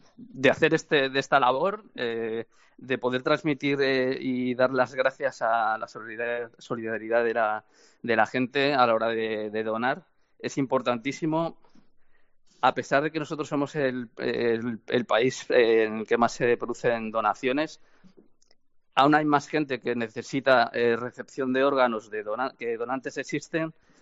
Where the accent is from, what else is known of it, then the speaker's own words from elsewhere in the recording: Galicia, Spain; no existía nefrología infantil en Galicia, de donde yo soy